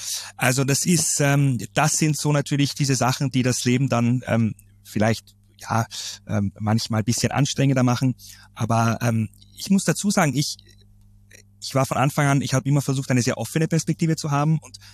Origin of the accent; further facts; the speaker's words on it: Istanbul, Turkey; ich bin auch in Istanbul aufgewachsen